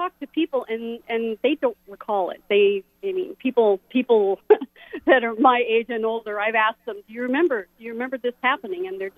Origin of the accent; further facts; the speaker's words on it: South Korea; I grew up in Korea